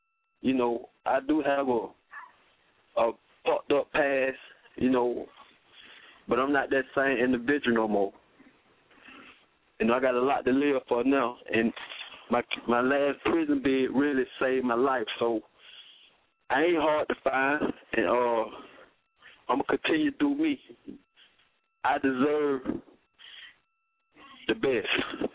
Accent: Atlanta, Georgia, United States; Being I was from Atlanta made me a popular guy instantly due to my dress code and communicating skills.

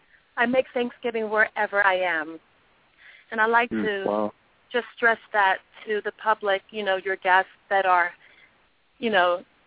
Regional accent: California, United States; I'm from California.

